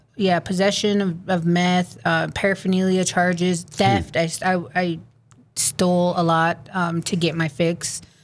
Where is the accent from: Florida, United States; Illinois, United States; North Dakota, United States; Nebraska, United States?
North Dakota, United States; Fort Yates; I grew up in Fort Yates, North Dakota, on the Standing Rock Reservation.